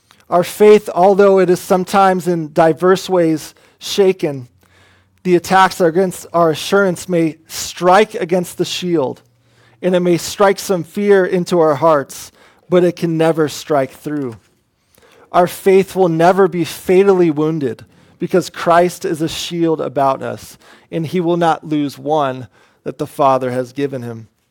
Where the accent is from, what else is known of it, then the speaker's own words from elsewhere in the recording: Oregon, United States; This reminds me of when I was growing up in Oregon. I grew up on my grandpa's farm, which was 70 acres.